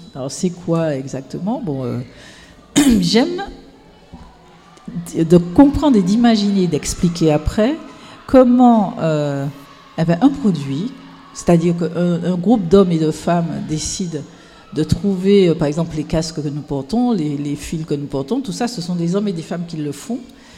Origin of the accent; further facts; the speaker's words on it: Sainte-Marie, Martinique, France; Je suis originaire de la Martinique, je suis née à Sainte-Marie.